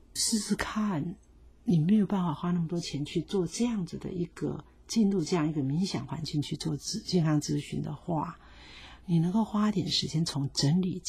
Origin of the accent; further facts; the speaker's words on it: Taiwan; 这个真的是也值得让我们台湾人的生活